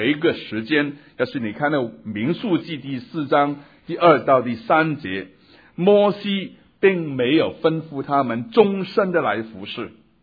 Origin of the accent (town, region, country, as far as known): China; accent: Cantonese; first language Cantonese; Chinese is a second language